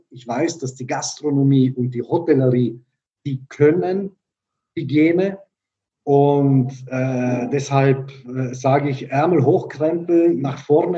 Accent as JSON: {"language": "German", "town": "Bolzano", "region": "Trentino-Alto Adige", "country": "Italy", "moved": "yes", "lives_now": "Germany", "said": "Ich bin ja nicht hier geboren, ich bin italienischer Staatsbürger, ich komme ja aus Bozen und ich bin jetzt seit 3 Jahren hier."}